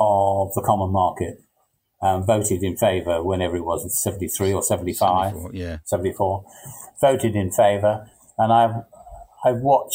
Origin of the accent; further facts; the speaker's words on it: England, United Kingdom; But I'm English. I feel English, and the way my mind works is kind of what is Englishness?